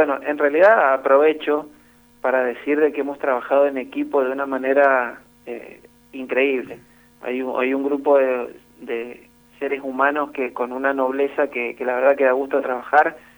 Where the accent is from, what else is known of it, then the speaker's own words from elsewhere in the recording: Mendoza, Argentina; para nosotros como mendocinos